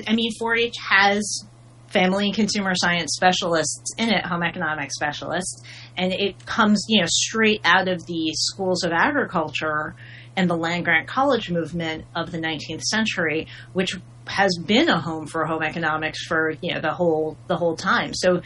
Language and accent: English; New York, United States; I grew up in New York State and I was told, like, oh, you could go to the college